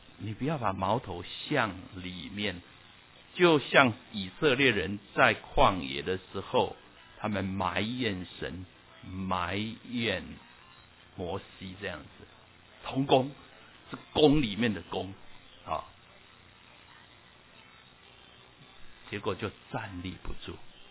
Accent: Taiwan; now in United States; 我从台湾来读神学院的时候呢

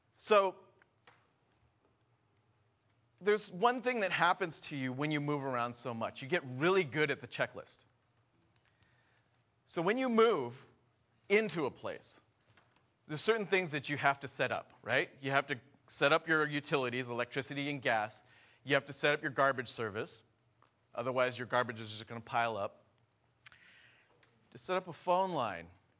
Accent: Cupertino, California, United States; I was born in Cupertino, raised in Cupertino, stayed there up until I left for college, and when I went to college, I moved into the dorms and for 1 year

